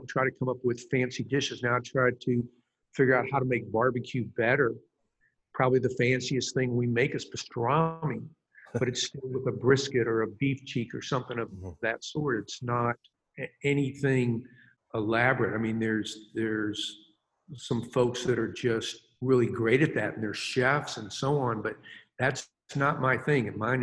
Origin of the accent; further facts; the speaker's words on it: St. Louis, Missouri, United States; what I grew up with in St. Louis. I hadn't eaten barbecue other places.